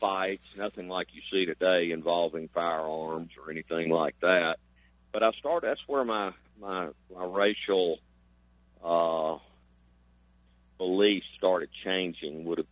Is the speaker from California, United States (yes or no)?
no; Jackson, Mississippi, United States; I grew up outside of Jackson in the 60s, and really enjoyed swimming, fishing, hunting on the Pearl River up in the Jackson area